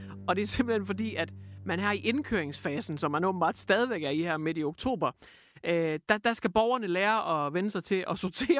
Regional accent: Hjørring, North Denmark Region, Denmark; Jeg har levet med det i lang tid i Hjørring, hvor jeg kommer fra. Nordegnen. Det er ligesom LOLUC, bare mere nordpå, ikke? Ikke 8210, det er 8800, ikke? 8800, Nordjyllands røvhul. Det er der, jeg er fra.

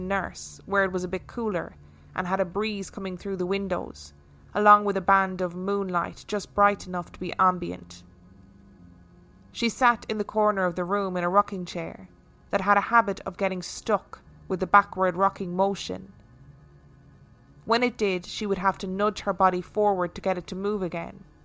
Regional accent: Boston, Massachusetts, United States; She would tell me while I was growing up in Boston just how much I reminded her of her mother.

